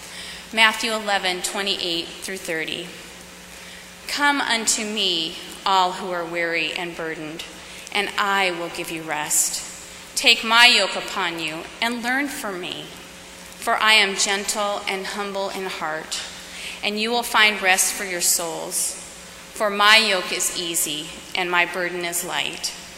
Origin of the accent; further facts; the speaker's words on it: Glasgow, Scotland, United Kingdom; In my hometown, the people of Glasgow loved my mother.